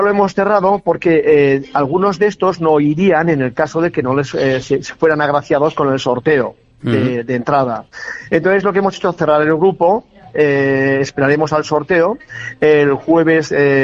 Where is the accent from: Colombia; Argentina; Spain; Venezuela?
Spain; Mungia, Basque Country; De Munguía.